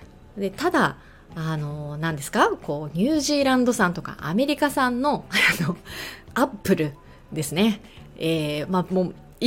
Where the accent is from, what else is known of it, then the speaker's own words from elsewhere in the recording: Chiba, Japan; now in Tokyo, Japan; 私東京なので、じゃあ東京さんなかったらじゃあ関東で選ぼうかなとかね、隣の県、私もともと地元が千葉なので千葉県産で選ぼうかなとか、